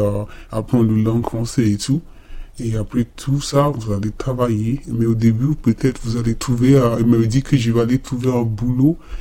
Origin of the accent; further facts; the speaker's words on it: Nigeria; French is a second language; now in France; j'ai 20 ans, je suis nigérienne et je suis en France depuis 2 ans et demi.